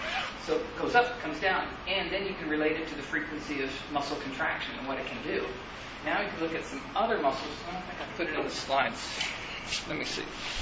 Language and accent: English; Sweetwater, Texas, United States; Go to the Rattlesnake Roundup, Sweetwater, Texas. It's on CNN, actually. And so I grew up there every year.